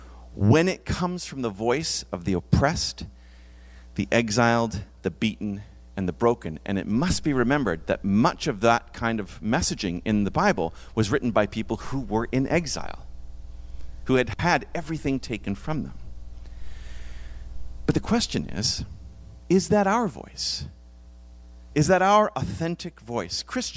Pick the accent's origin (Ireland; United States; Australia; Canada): Ireland; That's how the Irish, and I'm Irish, that's how the Irish became wonderful drinkers